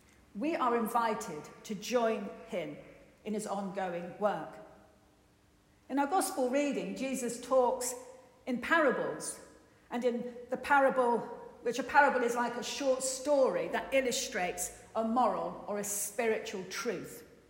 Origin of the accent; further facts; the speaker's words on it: Chipping Norton, South East England, United Kingdom; I returned to live in Chipping Norton, my hometown